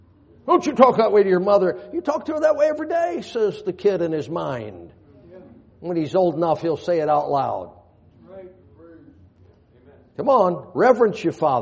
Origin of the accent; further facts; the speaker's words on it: United States; born there; I know I was born in America. I know I had good parents.